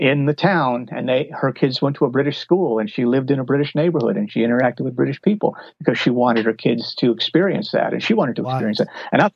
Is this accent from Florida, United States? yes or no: no; Kinderhook, New York, United States; now in Horsham, United Kingdom; I grew up in Kinderhook, New York, as you know, in a tiny little town. And I lived outside of the town, and it was very, very white.